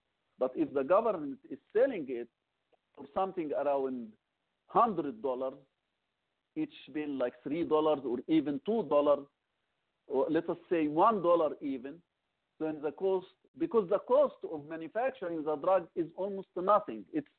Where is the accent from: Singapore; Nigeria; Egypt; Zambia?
Egypt; English is a second language; moved away as an adult; now in United States; I am originally from Egypt, migrated here.